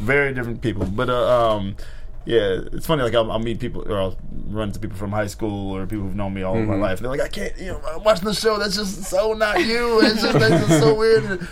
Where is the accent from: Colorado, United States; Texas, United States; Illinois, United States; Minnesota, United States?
Illinois, United States; Chicago; also born or lived in North Carolina / San Diego / Virginia; now in Los Angeles, United States; I was born in Chicago, like Chicago proper, and then since my dad was a Marine, we moved to North Carolina for